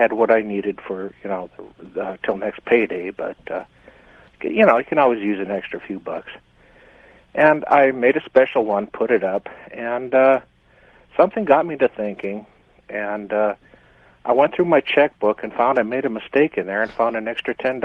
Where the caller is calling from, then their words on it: Phoenix, Arizona, United States; I'm calling from Phoenix.